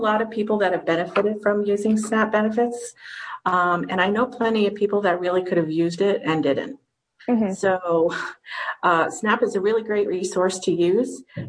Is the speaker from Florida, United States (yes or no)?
no; Livingston Manor, New York, United States; Plus, I grew up in Livingston Manor, so it's rewarding for me to work in Sullivan County and, you know, help the people around my hometown.